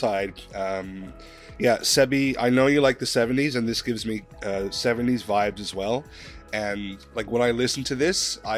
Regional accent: Canada; Being Canadian, I get to pick the country I support every year

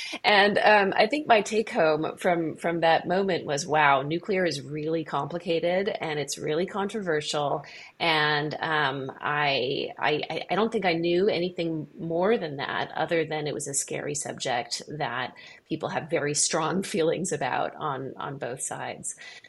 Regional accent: Berkeley, California, United States; I grew up in Berkeley, California. So Berkeley, California is not known for a particularly pro-nuclear stance.

